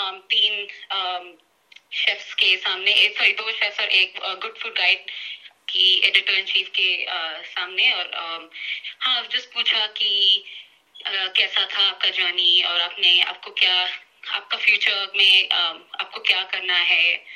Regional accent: South India, India; सो मैं south Indian हूँ

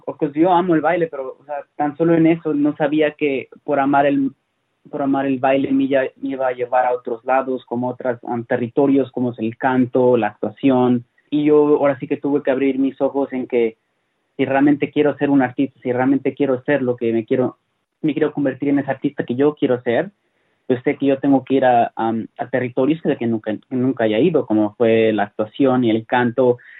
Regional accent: Mexico; born there; yo nací en México

